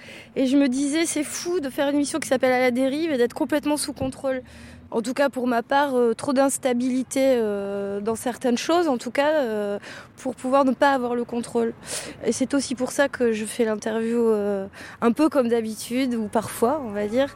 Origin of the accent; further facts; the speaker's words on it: Nantes, Pays de la Loire, France; now in Bordeaux, France; Moi, je suis nantaise